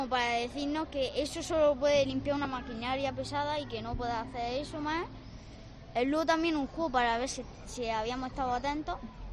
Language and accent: Spanish; Alcantarilla, Region of Murcia, Spain; Yo, de Alcantarilla.